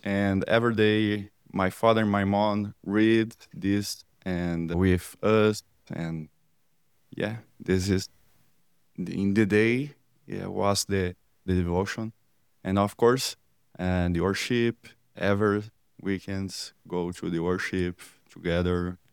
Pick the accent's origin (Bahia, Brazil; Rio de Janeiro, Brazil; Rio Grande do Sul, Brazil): Rio Grande do Sul, Brazil; Três Passos; I'm from Brazil. Specifically, I'm from a small city in Rio Grande do Sul. The city is Três Passos, a small city. And I studied in Seminary Concordia in Rio Grande do Sul, São Paulo.